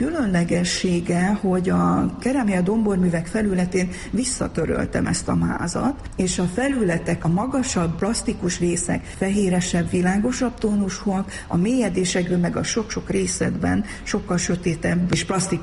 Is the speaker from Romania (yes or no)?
yes; Transylvania, Romania; magam is székely vagyok, és megéltem a Ceausescu diktatúrát